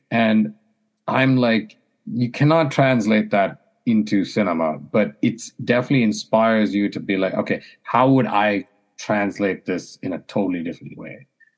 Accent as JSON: {"language": "English", "country": "India", "tie": "born or raised there", "said": "maybe it's growing up in India or whatever."}